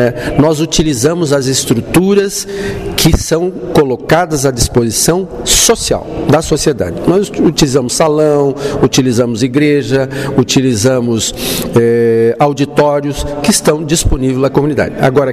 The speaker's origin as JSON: {"language": "Portuguese", "town": "Nova Prata", "region": "Rio Grande do Sul", "country": "Brazil", "tie": "born there", "said": "a minha família é de Lagoa Vermelha. Eu só nasci em Nova Prata por um acaso, porque o hospital de André da Rocha era o mais próximo, mas senão eu tinha nascido em Lagoa Vermelha."}